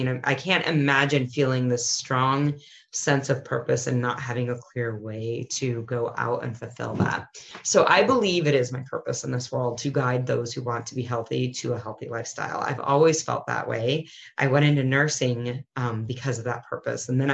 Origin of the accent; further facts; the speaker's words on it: United States; that I get to be an American and that my home country is safe